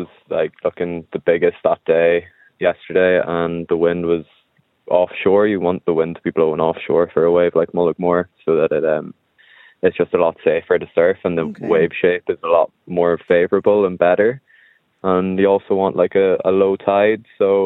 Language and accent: English; Bundoran, Ulster, Ireland; I'm from Bundoran myself